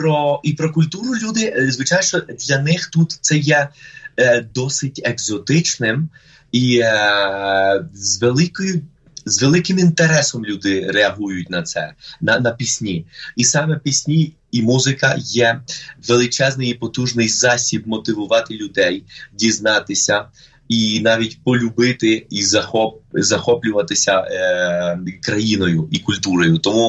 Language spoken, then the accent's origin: Ukrainian; Bogotá, Colombia; я з Боготи.